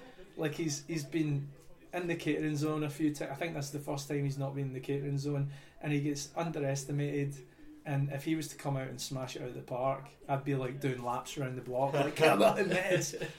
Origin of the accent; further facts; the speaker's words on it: Scotland, United Kingdom; Phil's my mate, obviously, but us both being Scottish, and it's a friendly rivalry.